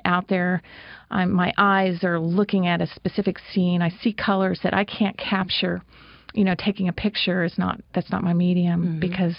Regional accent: California, United States; born there; also born or lived in Oklahoma / Kentucky; maybe you can't tell that I was born in California, but somehow... We went against the flow. We ended up in Oklahoma.

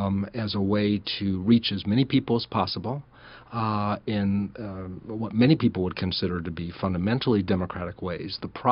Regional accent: Ohio, United States; most notably in my home state of Ohio

